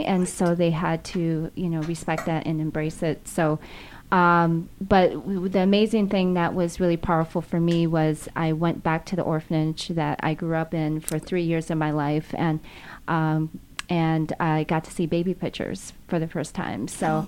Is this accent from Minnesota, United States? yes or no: yes; Minnesota, United States; now in California, United States; I'm actually grateful to be here in California, sunny California. But with my adoptive family, again, growing up in Minnesota, a predominantly white community